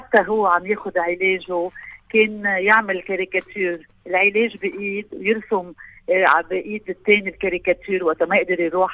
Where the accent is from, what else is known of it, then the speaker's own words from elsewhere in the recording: Lebanon; مش نفسيتنا كلبنانية